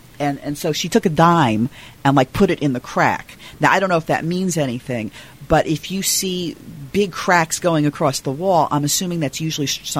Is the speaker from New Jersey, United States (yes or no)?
yes; New Jersey, United States; Now, I'm also a northerner. I'm from New Jersey, and I had never heard of sinkholes before moving here.